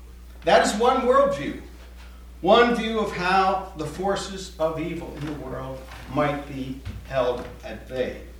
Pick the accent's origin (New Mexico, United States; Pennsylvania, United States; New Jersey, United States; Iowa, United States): Pennsylvania, United States; Akron; from Akron, Pennsylvania.